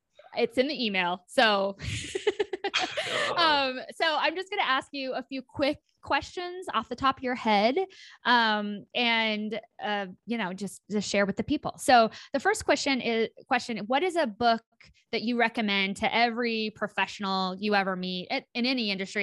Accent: Kansas, United States; why do you care at Kappa that I grew up in Kansas?

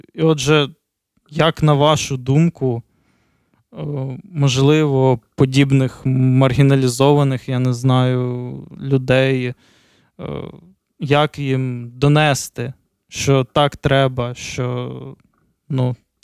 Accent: Kryvyi Rih, Dnipropetrovsk Oblast, Ukraine; Я ж сам з Кривого Рогу

